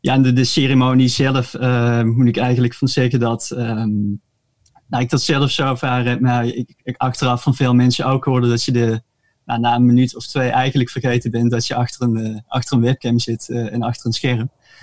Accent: Maastricht, Limburg, Netherlands; born there; geboren in Maastricht. Ik heb daar ook gestudeerd.

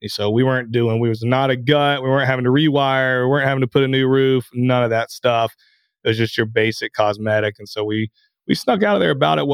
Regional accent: Anderson, United States; in my hometown of Anderson, which is about 20 minutes away, 25 minutes away from the first one I bought

